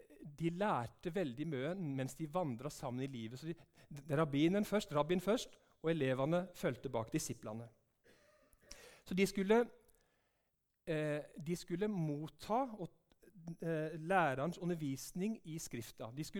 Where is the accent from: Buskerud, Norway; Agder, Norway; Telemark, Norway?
Agder, Norway; Gjerstad; Og jeg kommer ifra Gjerstad